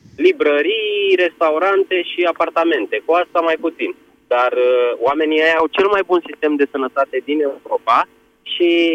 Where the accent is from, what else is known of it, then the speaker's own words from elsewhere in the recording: Bucharest, Romania; sunt din București